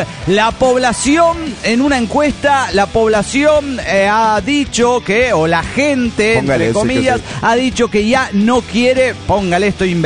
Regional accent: Mexico City, Mexico; del DF mexicano.

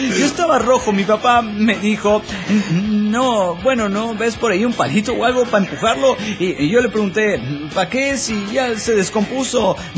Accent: Chetumal, Quintana Roo, Mexico; de Chetumal, Quintana Roo.

